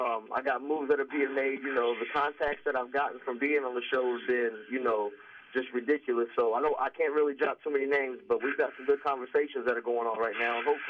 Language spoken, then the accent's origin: English; Hamilton, Ohio, United States; Yeah, Hamilton. I grew up in Hamilton, man. Just a little north of there, man. Been there my whole life.